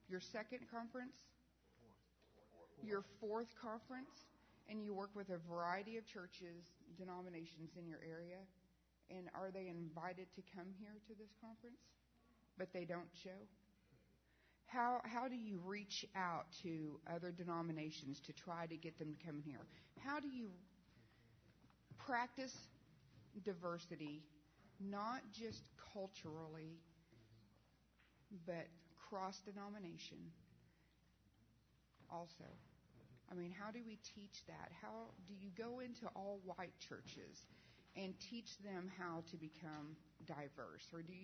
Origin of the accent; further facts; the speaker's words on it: Oklahoma City, Oklahoma, United States; I'm from Oklahoma City.